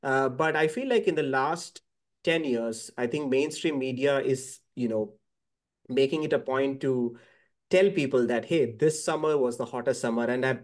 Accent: India; I remember I grew up in India, by the way

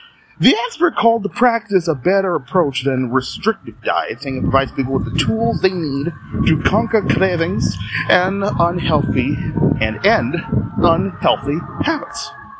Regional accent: United States; I was eating a tub of ice cream because I'm an American, right?

